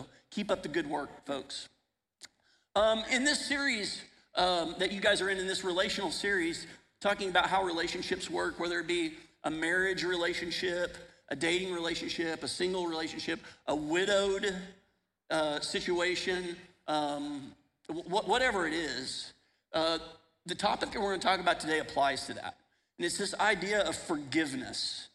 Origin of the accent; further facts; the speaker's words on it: Phoenix, Arizona, United States; This is my wife, Melissa. We are from the Phoenix area, and we are so stoked to be here with you guys